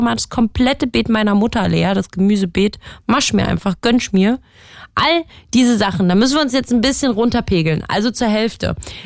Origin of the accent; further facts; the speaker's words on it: Leipzig, Saxony, Germany; ich komme ja ursprünglich aus Leipzig, habe da in einer Dachgeschosswohnung gewohnt, sehr, sehr lange.